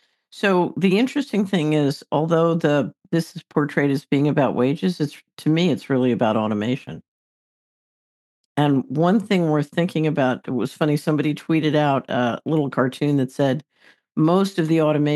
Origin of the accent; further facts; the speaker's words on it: Philadelphia, Pennsylvania, United States; I mean, I grew up in Philadelphia.